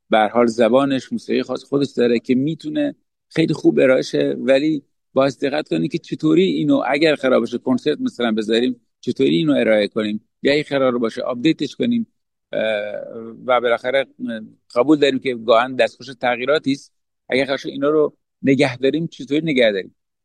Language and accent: Persian; Bushehr, Iran; من نمیخوام به عنوان یه بوشهری فخر بپوشم